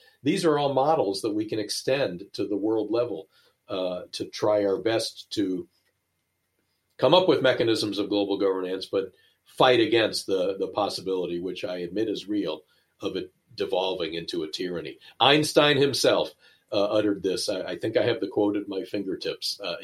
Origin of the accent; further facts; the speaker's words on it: United States; I'm an American and I love my country